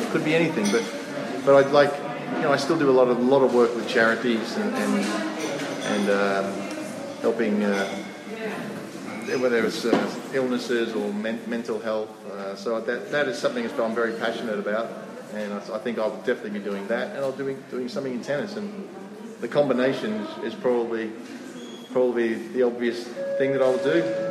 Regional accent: Australia; I'm Australian, so I have to travel. It's part of my blood.

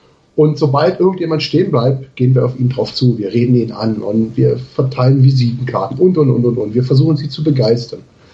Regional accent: Aachen, North Rhine-Westphalia, Germany; ich komme aus Aachen

